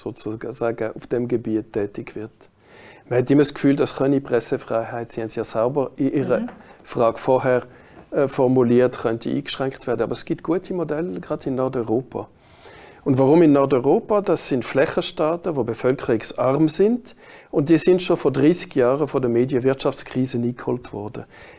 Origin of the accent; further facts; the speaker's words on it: Fribourg, Switzerland; Darf ich das Beispiel von meiner Heimatstadt Freiburg anführen?